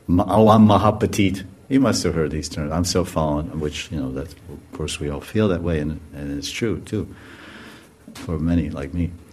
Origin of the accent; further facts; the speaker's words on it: United States; I'm American, but I'm a small guy from there.